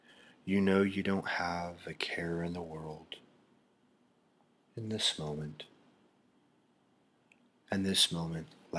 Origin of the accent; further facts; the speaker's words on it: Kansas, United States; You may already know that I grew up in Kansas. Kansas is an interesting state with wide open plains and clear, endless skies. When I was a boy in Kansas, I always enjoyed the springtime.